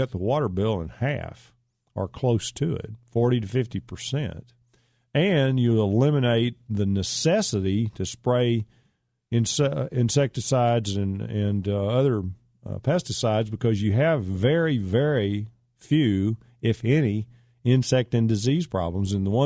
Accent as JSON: {"language": "English", "town": "Pittsburg", "region": "Texas", "country": "United States", "tie": "born or raised there", "said": "It's actually between Mount Pleasant, Dangerfield, and Pittsburgh. Pittsburgh being my hometown where I grew up."}